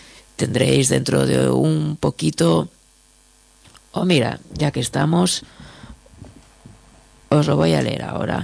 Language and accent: Spanish; Madrid, Community of Madrid, Spain; como leo bastante mal en catalán y con un tono muy de Chamberí, que es de donde soy